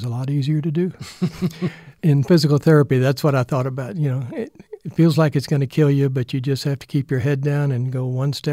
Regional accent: Dallas, Texas, United States; I grew up here in Dallas and mm-hmm. I was on the Highland Park High School B team

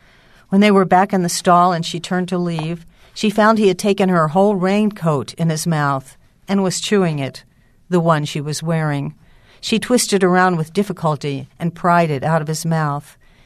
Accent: Baltimore, Maryland, United States; The track that I have the most opportunity to go to is Pimlico, since I'm from Baltimore, and I've still got a brother there.

